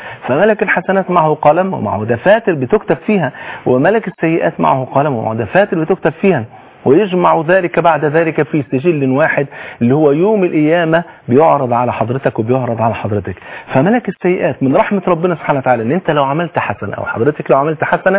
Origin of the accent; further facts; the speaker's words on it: Egypt; بلغتنا كمصريين